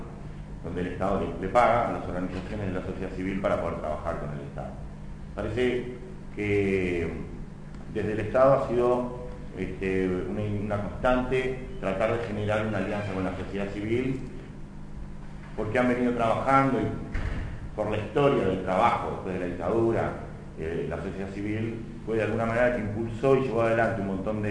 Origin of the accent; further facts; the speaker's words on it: Montevideo, Uruguay; Yo soy de Montevideo, Uruguay